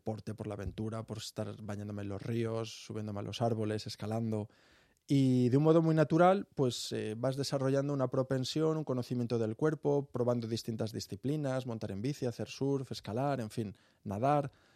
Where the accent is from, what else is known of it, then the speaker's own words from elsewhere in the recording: Málaga, Andalusia, Spain; Bueno, me voy unas semanas a Málaga y seguro que me sale.